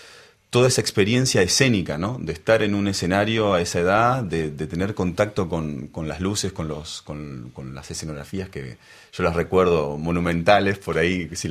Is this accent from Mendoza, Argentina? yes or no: no; Buenos Aires, Argentina; moved away as an adult; now in Paris, France; hasta ese momento yo vivía en Buenos Aires, y si bien ya había comenzado mis primeros pasos en mi país, en los teatros de Buenos Aires